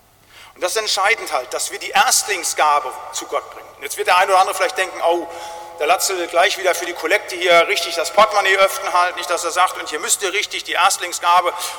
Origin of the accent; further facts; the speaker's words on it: North Rhine-Westphalia, Germany; Da, wo ich herkomme, im Siegerland, das ist ein sehr frommer Beritt